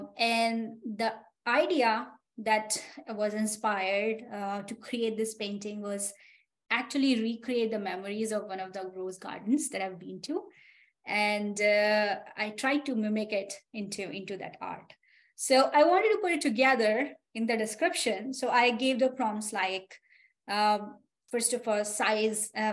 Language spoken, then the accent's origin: English; Rajasthan, India; I come from India, and specifically the state is Rajasthan, which is a state of palaces.